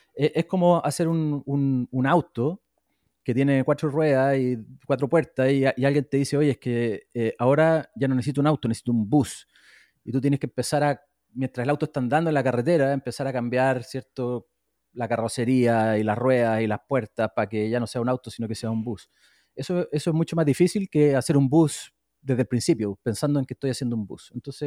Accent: Chile; porque, bueno, yo soy chileno, como tú bien dijiste, yo tenía muchas más redes para contratar ingenieros en Chile

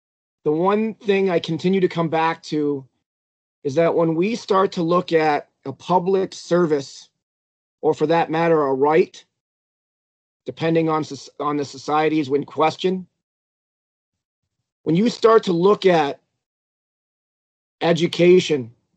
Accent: New York, United States; And in New York State, my home state as well, we have a value-added teacher evaluation process.

